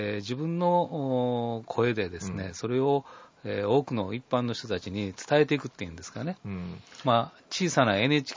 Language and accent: Japanese; Kyoto, Japan; 修学院育ちです。